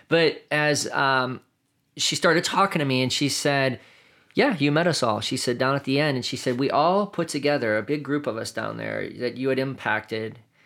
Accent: Indiana, United States; I grew up in the Chicago area in Indiana, the suburbs there.

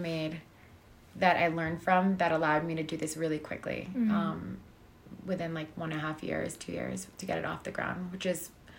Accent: Miami, Florida, United States; And Miami, because it's my hometown and I live there

